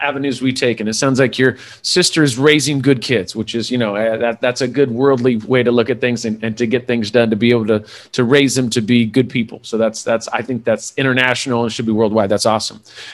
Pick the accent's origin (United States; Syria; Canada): United States; but that's all Americans, which I have nothing against Americans because I'm American. I love Americans